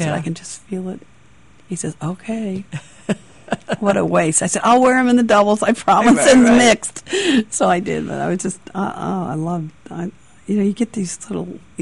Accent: Long Beach, California, United States; I met them through a World Team Tennis Clinic out in California because I'm from Long Beach

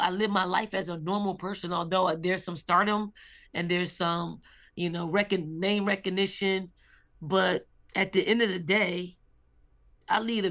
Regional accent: Philadelphia, Pennsylvania, United States; Like, I'm from North Philly. Like, we specify the region in which we grow up. I'm from North Philly.

